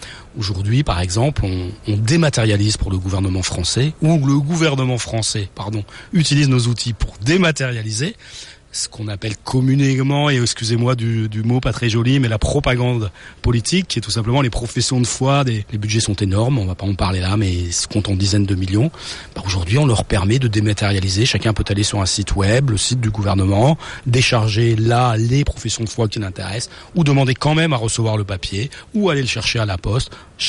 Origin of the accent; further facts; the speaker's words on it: France; now in Spain; moi, je suis un Français de l'étranger